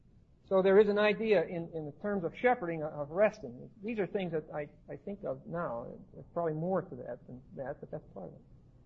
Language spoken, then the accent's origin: English; Pennsylvania, United States; I'm from Pennsylvania. We've got all kind of state land, just like Colorado.